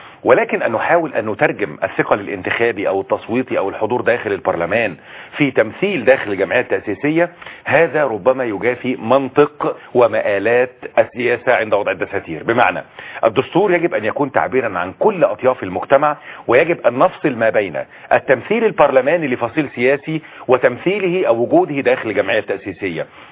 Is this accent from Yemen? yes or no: no; Egypt; العكس بيحصل عندنا في مصر